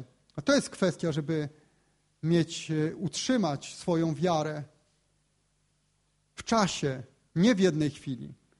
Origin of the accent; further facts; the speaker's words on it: Gdynia, Pomeranian Voivodeship, Poland; Ja pochodzę z Gdyni i mówiłem już to.